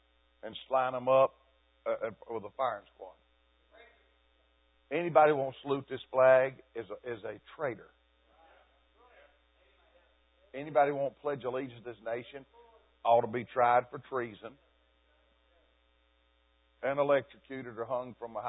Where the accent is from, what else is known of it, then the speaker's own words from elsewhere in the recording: Georgia, United States; I never knew what a Muslim was. I grew up in Georgia. I never heard of the Quran, Islam, or a Muslim till Muhammad Ali.